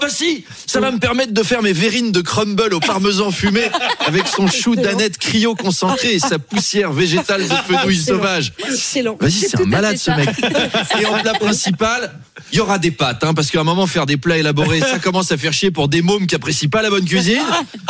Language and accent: French; Paris, Île-de-France, France; Je suis parisien, hein.